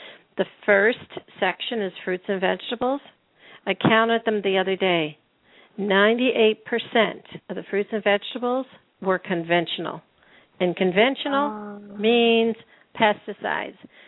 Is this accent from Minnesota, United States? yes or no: no; Pennsylvania, United States; I grew up in Pennsylvania in the 60s and 70s, and we got everything from the farm.